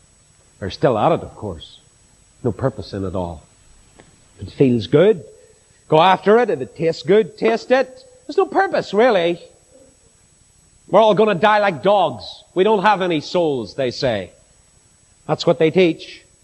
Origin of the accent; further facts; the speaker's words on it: Belfast, Northern Ireland, United Kingdom; Where are you from? Belfast. Just wait there.